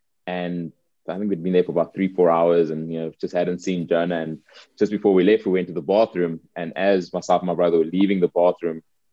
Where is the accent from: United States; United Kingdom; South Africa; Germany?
South Africa; Being South African, I'll never forget.